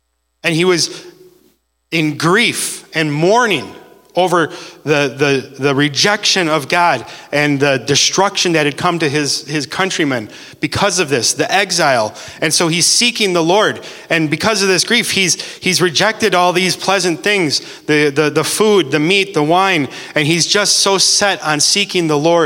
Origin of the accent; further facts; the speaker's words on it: United States; I am an American. You are an American.